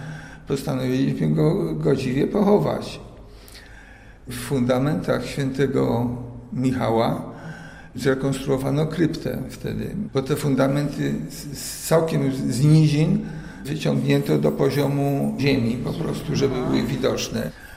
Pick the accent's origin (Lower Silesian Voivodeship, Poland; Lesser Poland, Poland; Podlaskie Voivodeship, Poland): Lesser Poland, Poland; Kraków; Za mojego dzieciństwa Wawel to, jak mówiłem, było jedno wielkie wykopalisko